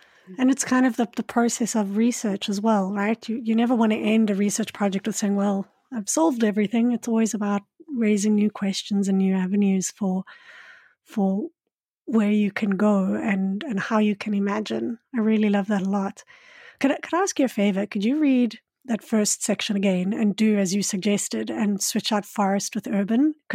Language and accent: English; Johannesburg, Gauteng, South Africa; And I grew up in Johannesburg